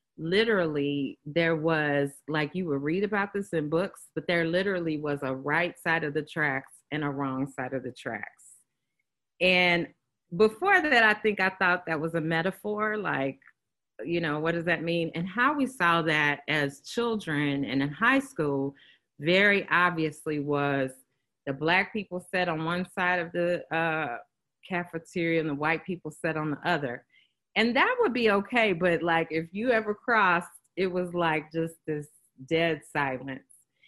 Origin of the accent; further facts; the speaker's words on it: Kansas City, Missouri, United States; I come from Missouri, and I'm glad my mom's on the line. And one of the things, I grew up in Kansas City, Missouri